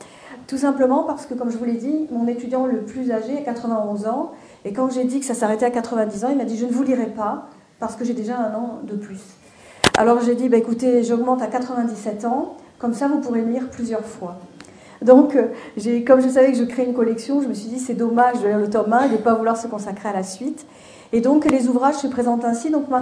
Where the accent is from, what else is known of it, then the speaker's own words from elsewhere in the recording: Southern France, France; Je viens du sud de la France, alors c'est vrai que je suis ravie d'être parmi vous.